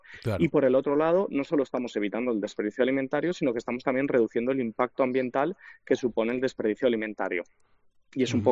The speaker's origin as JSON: {"language": "Spanish", "town": "Madrid", "region": "Community of Madrid", "country": "Spain", "tie": "born or raised there", "said": "lo que hice en 2018 fue traer esta idea y comenzar a adaptarla e implementarla en Madrid, que es mi ciudad natal."}